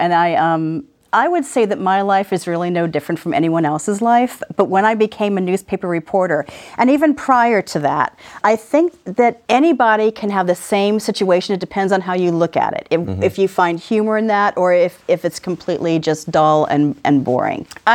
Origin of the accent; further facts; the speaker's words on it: Arizona, United States; I honestly grew up reading her. And I grew up in Arizona.